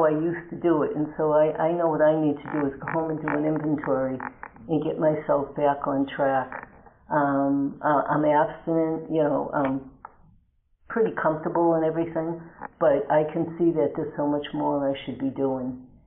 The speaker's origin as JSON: {"language": "English", "town": "Beverly", "region": "Massachusetts", "country": "United States", "said": "I'm a compulsive overeater. I'm here from Beverly, Massachusetts, and grateful that you're all here today, too."}